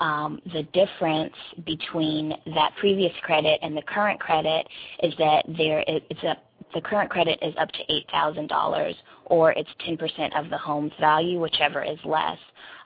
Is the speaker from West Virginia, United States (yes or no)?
no; Montgomery, Alabama, United States; I'm from Montgomery, Alabama.